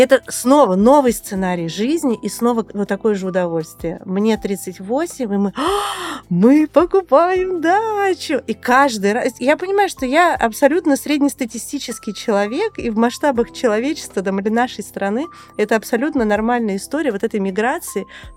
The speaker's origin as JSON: {"language": "Russian", "region": "Siberia", "country": "Russia", "tie": "born or raised there", "said": "Я родилась и выросла в Сибири, в Бамовском поселке. Родители строили БАМ в Байкал-Амурской магистрали."}